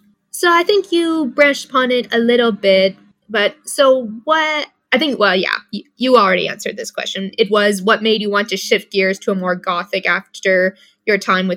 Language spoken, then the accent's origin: English; United States; Again, as an American, it's not as if, again, there aren't, you know, there isn't inequalities and inequity